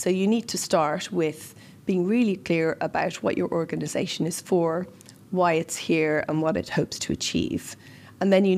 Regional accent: Leinster, Ireland; also born or lived in Dublin; Well, born and bred in Ireland, born in Dublin, grew up in Wicklow. So I've always lived in Ireland. It's always been my home, although I've lived and worked all over the world.

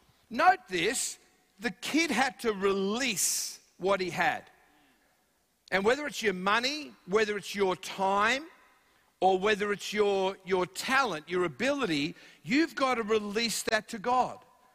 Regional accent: Australia; I'm Australian, that's my excuse.

